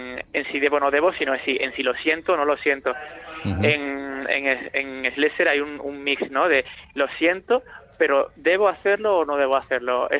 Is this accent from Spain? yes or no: yes; Seville, Andalusia, Spain; Soy sobrio, pero soy de Sevilla.